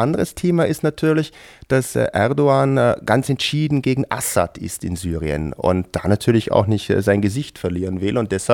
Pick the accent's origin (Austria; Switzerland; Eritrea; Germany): Austria; als ich ihm sagte, ich komme aus Österreich, aus einem Bergdorf